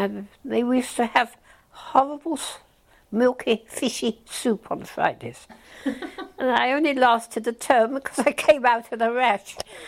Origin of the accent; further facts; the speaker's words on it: Chudleigh, South West England, United Kingdom; also born or lived in London / Tynemouth / South Brent; I was born in London. And then I went from London to Tynemouth as a little baby. And from Tynemouth, I then went to South Brent until I came to Chudley.